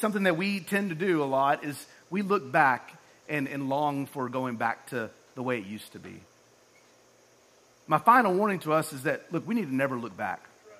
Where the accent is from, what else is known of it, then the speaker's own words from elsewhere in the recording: Oklahoma, United States; I mean, we're from Oklahoma, so it's probably a tornado, you know what I'm saying?